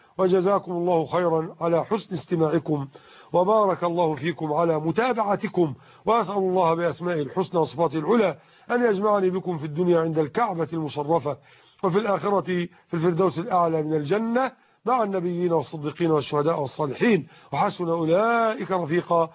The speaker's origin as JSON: {"language": "Arabic", "country": "Egypt", "said": "يعني باللهجة العامية عندنا في مصر يزحلقك"}